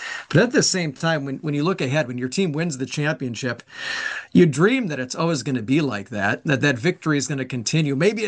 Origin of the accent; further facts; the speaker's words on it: Wisconsin, United States; now in Chicago, United States; because I grew up in Wisconsin, being indoctrinated in one team to cheer for, and then I did my ministry in Washington, D.C., and now Chicago.